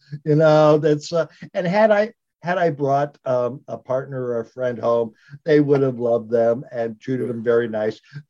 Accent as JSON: {"language": "English", "town": "Lima", "region": "Ohio", "country": "United States", "tie": "born or raised there", "said": "Yes, I did. I grew up in Lima, Ohio, which, you know, people say, where's that?"}